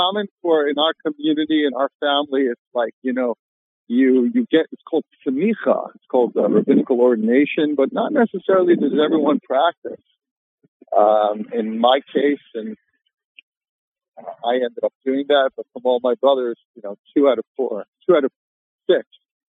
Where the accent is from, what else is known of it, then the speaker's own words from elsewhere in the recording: Atlantic City, New Jersey, United States; So I grew up in the Atlantic City, New Jersey area, which is